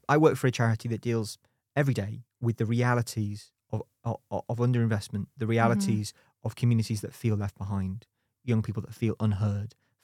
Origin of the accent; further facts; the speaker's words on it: Liverpool, North West England, United Kingdom; I'm from Liverpool originally, so there's like